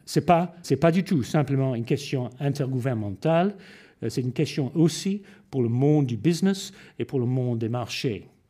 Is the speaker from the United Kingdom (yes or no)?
yes; England, United Kingdom; je suis anglais.